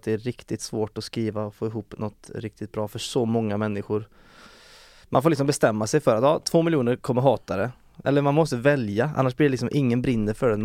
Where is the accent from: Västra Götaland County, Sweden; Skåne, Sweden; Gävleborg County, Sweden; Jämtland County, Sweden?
Västra Götaland County, Sweden; Uddevalla; now in Stockholm, Sweden; jag var ju hemma i Uddevalla nu helgen.